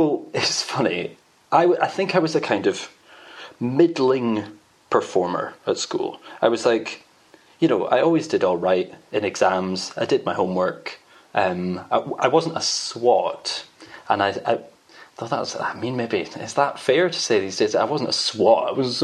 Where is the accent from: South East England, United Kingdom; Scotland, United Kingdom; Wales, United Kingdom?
Scotland, United Kingdom; Edinburgh; I'm from Edinburgh.